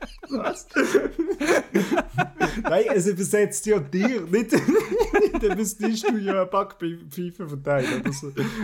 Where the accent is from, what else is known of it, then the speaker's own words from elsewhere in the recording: Switzerland; Weil bin ich in schlechtem Englisch, so mit typischem deutschem Akzent und ich bin Schweizer.